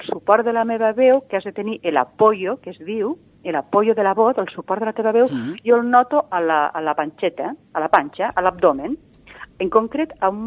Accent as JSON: {"language": "Catalan", "town": "Lleida", "region": "Catalonia", "country": "Spain", "said": "tenia 18 anys, a Lleida, jo sóc de Lleida"}